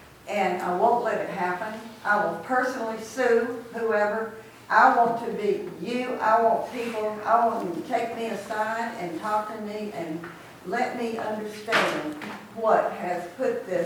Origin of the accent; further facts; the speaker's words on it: Rome, Georgia, United States; I grew up on Mount Alto in Rome, Georgia. This is my spot.